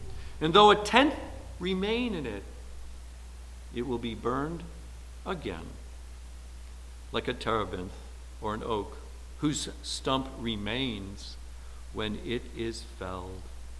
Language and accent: English; United States; Well, I am an American man, born in the USA.